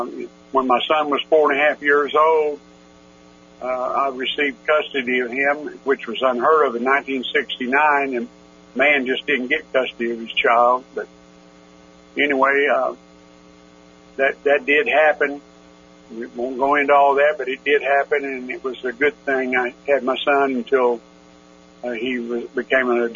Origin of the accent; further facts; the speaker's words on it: Oklahoma City, Oklahoma, United States; But I grew up in Oklahoma City, 18th and Grand Boulevard, not a wealthy family at all.